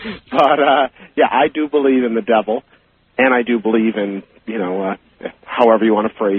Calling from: Rochester, New York, United States; Hi. I'm calling from Rochester, New York, first-time caller.

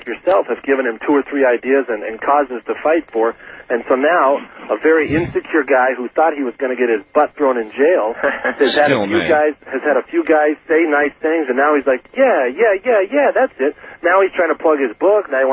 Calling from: Fort Myers, Florida, United States; I'm calling from Fort Myers, Florida.

